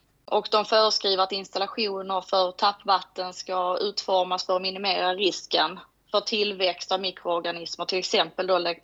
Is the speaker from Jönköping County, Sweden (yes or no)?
no; Skåne, Sweden; now in Ystad, Sweden; Och jag är skåning, som ni säkert hör. Mm. Bor nere i Ystad